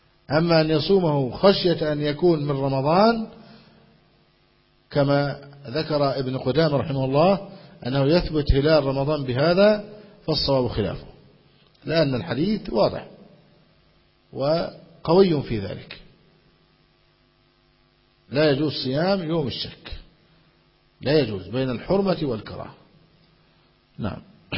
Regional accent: Egypt; ويوم 2 عندنا في مصر كان يوم واحد عندهم

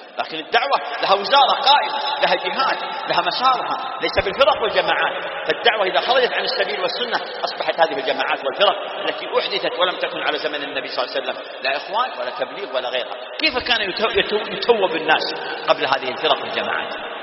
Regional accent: Saudi Arabia; فنحن في بلادنا المملكة العربية السعودية

